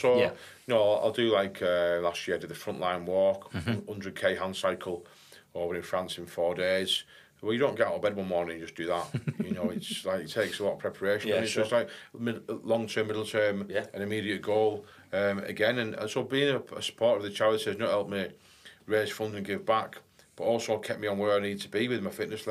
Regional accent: St Helens, North West England, United Kingdom; I said, I'm from St Helens. I said, I'm from Prescott. It's about like 20 minutes away from where I live.

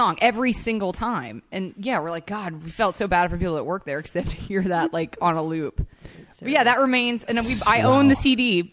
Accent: Atlanta, Georgia, United States; Now, I grew up in Atlanta, right?

